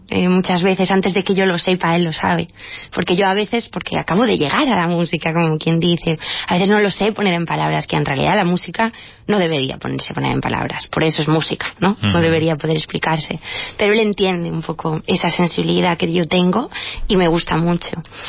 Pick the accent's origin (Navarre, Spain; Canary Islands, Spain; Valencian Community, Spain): Valencian Community, Spain; now in Madrid, Spain; Yo soy valenciana.